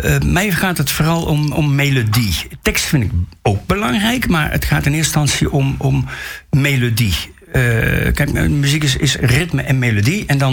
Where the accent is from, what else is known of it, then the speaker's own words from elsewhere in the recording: Schijndel, North Brabant, Netherlands; toen was er heus wel een best wel goede platenzaak in het dorp waar ik opgegroeid ben, in Schijndel.